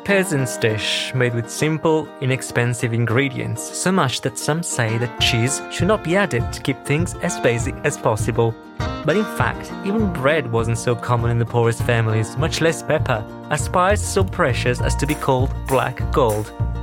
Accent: Verona, Veneto, Italy; because I'm from Verona too, so I've had that a few times myself.

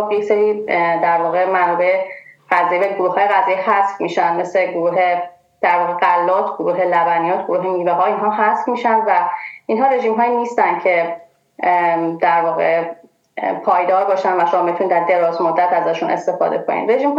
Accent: Iran; ما که خارج از ایران هستیم، وقتی که از اخبار و در واقع مسائل کشورمون آگاه میشیم

